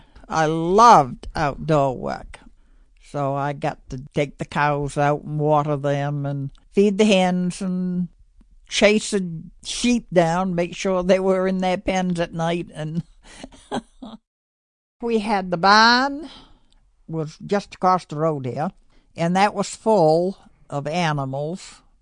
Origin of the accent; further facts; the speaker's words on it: Swan's Island, Maine, United States; also born or lived in North Avon; I grew up mostly here on Swan's Island. First 2-3 months on North Avon, that's where I was born.